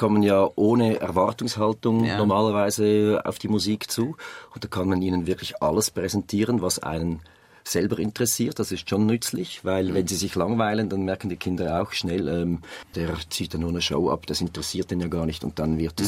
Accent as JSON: {"language": "German", "region": "Zurich", "country": "Switzerland", "accent": "Zurich dialect", "said": "Als Zürcher haben wir irgendwie den viert unbeliebtesten Dialekt."}